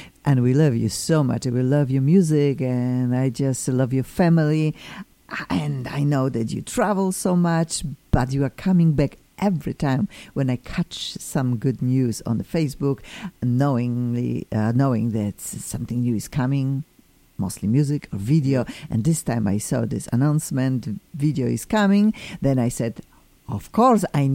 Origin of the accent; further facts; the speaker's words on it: Poland; now in United States; Oh, I am originally from Poland. I am here almost 25 years.